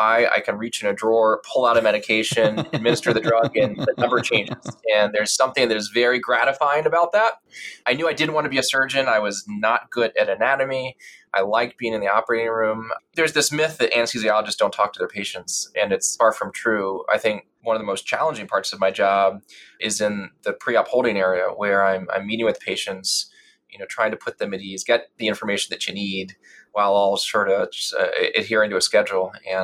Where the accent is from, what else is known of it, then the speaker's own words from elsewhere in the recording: Wilmington, Delaware, United States; I grew up in Wilmington, Delaware.